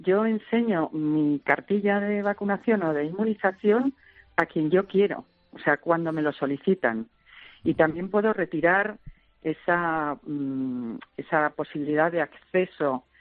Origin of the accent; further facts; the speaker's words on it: Spain; España es increíble, somos increíbles los españoles.